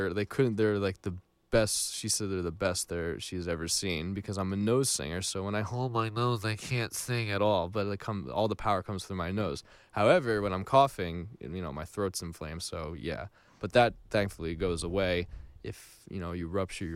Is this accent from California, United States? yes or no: no; New Jersey, United States; I'm from New Jersey, so I'm trying not to curse.